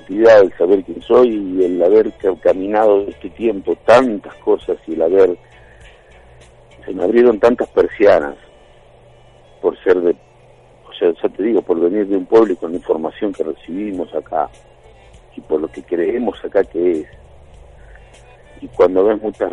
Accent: Argentina; nosotros estamos acá y los que estamos acá somos nosotros argentinos.

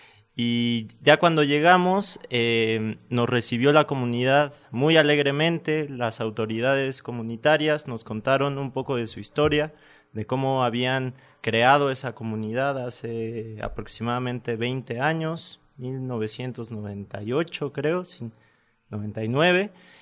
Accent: Mexico City, Mexico; vengo de la Ciudad de México.

